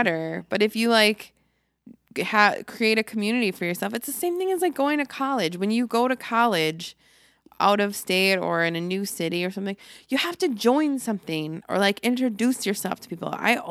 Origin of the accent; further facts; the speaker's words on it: Milwaukee, Wisconsin, United States; I didn't grow up here, but I grew up in Milwaukee, which is kind of, it's not really that similar, to be honest with you, other than they're both in the north area.